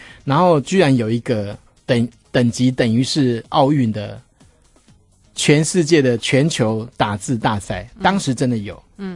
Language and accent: Chinese; Taiwan; 我们台湾这边不准播这个歌